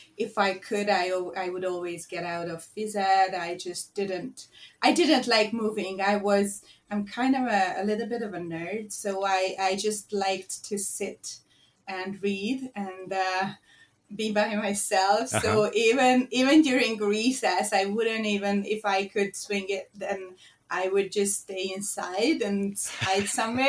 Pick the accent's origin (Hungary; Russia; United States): Hungary; Budapest; English is a second language; there was a little club that was in Budapest, my hometown, the national team for the modern pentathlon train there